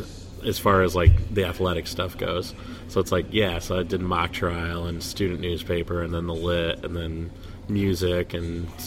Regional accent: St. Louis, Missouri, United States; But no, I was raised in South St. Louis, and my folks were poor, and you know they both worked for the state, which means they got paid once a month.

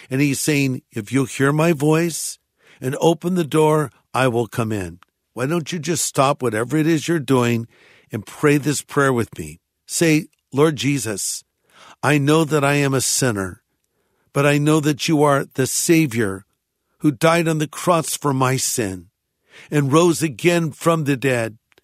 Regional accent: California, United States; well, officer, I'm from California. I didn't know.

